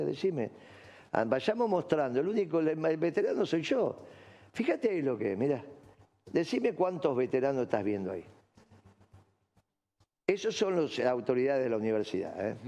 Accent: San Martín, Buenos Aires Province, Argentina; yo soy de San Martín

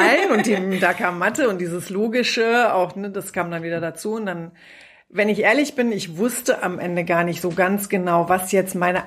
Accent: Ibbenbüren, North Rhine-Westphalia, Germany; Ja, ich bin da auch geboren. Geboren bin ich in Ibbenbüren, 10 Kilometer weiter. Da habe ich auch meine Kinderzeit verbracht. Und dann bin ich aber relativ mit 2 Jahren bin ich dann direkt an den Teutoburger Wald gezogen.

